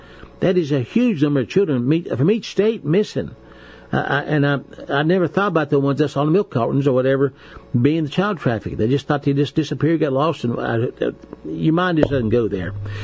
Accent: West Virginia, United States; you're talking to a fellow here who lives out in the country, born and raised in West Virginia

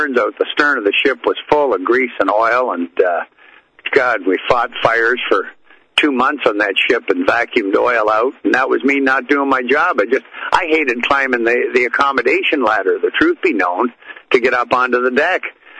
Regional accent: Canada; I'm up here on the north shore of Lake Erie, one of the Great Lakes. I'm Canadian.

